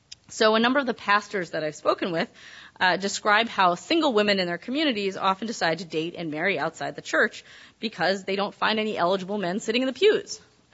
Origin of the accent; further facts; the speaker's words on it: Massachusetts, United States; I grew up in Massachusetts, but my childhood rabbi is now in Seattle.